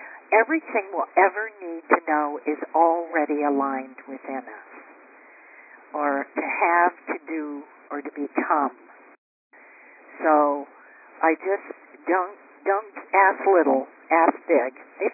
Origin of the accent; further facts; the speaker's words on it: Iowa, United States; I grew up in Iowa